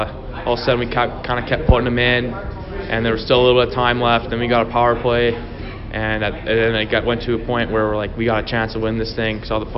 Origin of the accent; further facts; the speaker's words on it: Mahtomedi, Minnesota, United States; I'm from Matamidi, Minnesota, and I'm 2004.